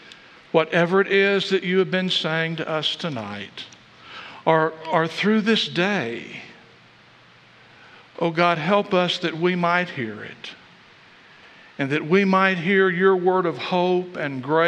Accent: Texas, United States; accent: Texas; I thought, this is a person from Kentucky telling me they didn't like my Texas accent, you know.

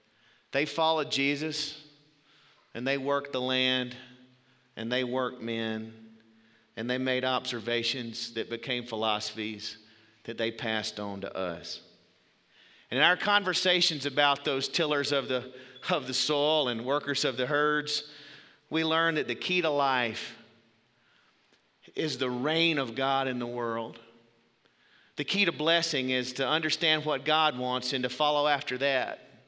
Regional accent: Southeast, United States; I'm from the Southeast. I'm a little bit sensitive about this, y'all.

